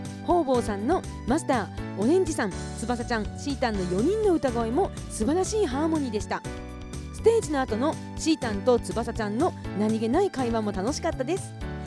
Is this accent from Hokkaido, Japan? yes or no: yes; Kushiro, Hokkaido, Japan; の地元北海道釧路